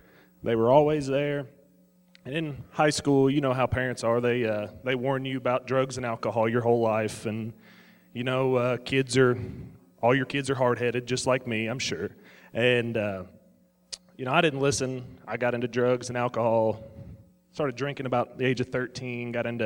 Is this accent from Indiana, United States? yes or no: yes; Lanesville, Indiana, United States; I'm from Lanesville, Indiana, about an hour and a half southeast of here.